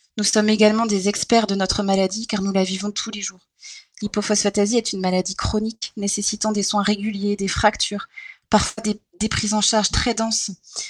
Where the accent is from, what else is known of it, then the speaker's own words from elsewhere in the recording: Auvergne-Rhône-Alpes, France; Parce que l'association était basée en Alsace, en fait, et moi, je suis de la Haute-Savoie.